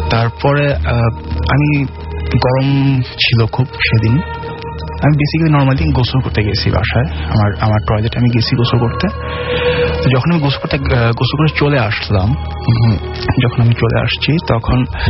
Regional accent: Dhaka, Dhaka Division, Bangladesh; আমি আজিমপুর থেকে আসছি

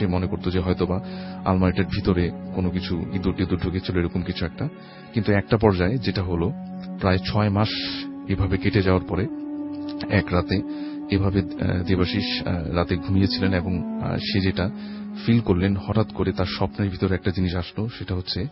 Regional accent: Dhaka, Dhaka Division, Bangladesh; পুরান ঢাকা থেকে এসেছি।

